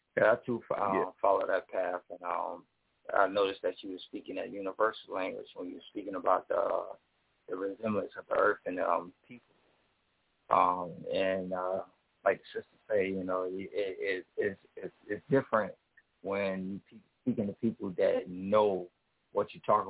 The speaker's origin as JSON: {"language": "English", "town": "Columbus", "region": "Georgia", "country": "United States", "said": "I'm from Columbus, Georgia."}